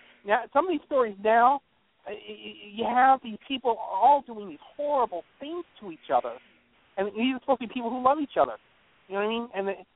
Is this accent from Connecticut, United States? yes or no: yes; Connecticut, United States; I'm from Connecticut.